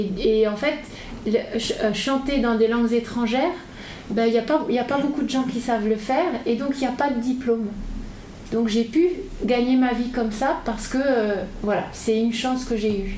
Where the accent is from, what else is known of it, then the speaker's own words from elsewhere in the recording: France; C'est difficile de dire ça, mais moi je le ressens comme ça en tant que Française.